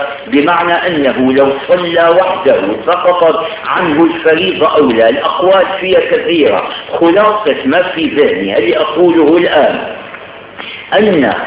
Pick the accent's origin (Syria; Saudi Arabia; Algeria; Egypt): Syria; Damascus, Damascus Governorate; هي كانت في عندنا بالشام